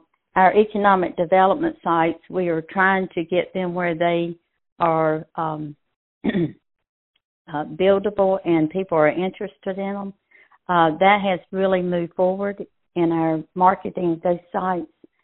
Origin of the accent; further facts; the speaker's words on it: United States; I was born and raised in Brunswick County, seen a lot of changes, and I care. I love Brunswick County.